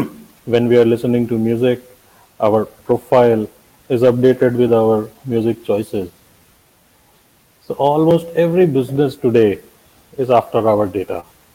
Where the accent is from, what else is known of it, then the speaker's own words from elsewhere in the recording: India; I'm from India.